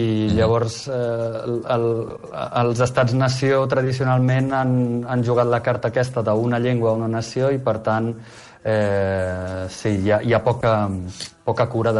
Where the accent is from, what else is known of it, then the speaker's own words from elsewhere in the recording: Alghero, Sardinia, Italy; accent: Algherese Catalan; el meu català, la meva varietat del català, l'algarès